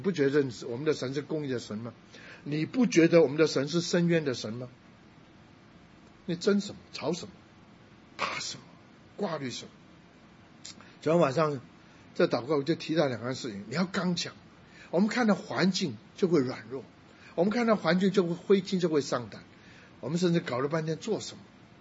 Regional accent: Guangdong, China; 因为我是广东人，所以我两个礼拜啊，就一个月两个礼拜讲国语，一个礼拜讲广东话，另外一个礼拜我就讲英文

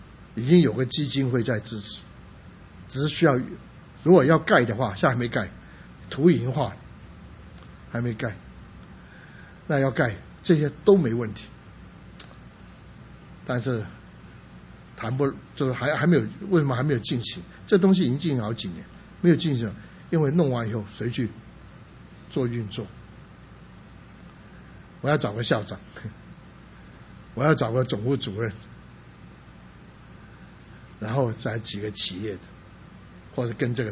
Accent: Shunde, Guangdong, China; 刚好讲到顺德，我是顺德人

